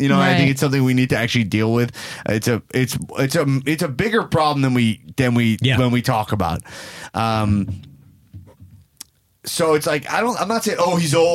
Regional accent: New York, United States; We're from New York. The same place.

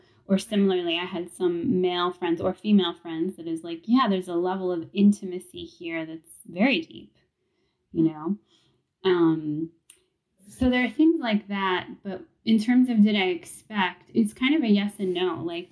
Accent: New York City, New York, United States; So I just would see different things growing up in New York City.

